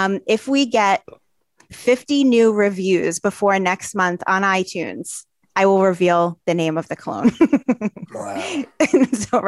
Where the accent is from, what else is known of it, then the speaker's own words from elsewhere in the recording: Brooklyn, New York, United States; accent: New York; growing up in Brooklyn, when I hear, even though I don't think to other people it's sexy, but to me, it's comforting to hear a fellow like New Yorker accent.